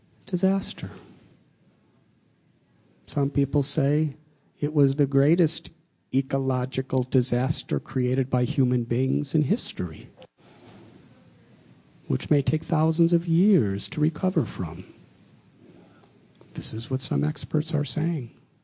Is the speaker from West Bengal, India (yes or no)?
no; Mumbai, Maharashtra, India; now in United States; I'm from Bombay, so I'm not so geographically aware of America's geography.